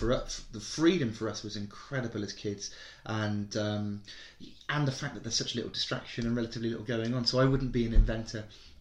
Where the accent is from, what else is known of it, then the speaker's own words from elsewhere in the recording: South West England, United Kingdom; now in Cotswolds, United Kingdom; I would always say West Country, and I'd always say I'm a Somerset boy in a wheelchair lad, But then I've been in the Cotswolds for like, well, my folks have been here for 25, 30 years, and I've been here for 15.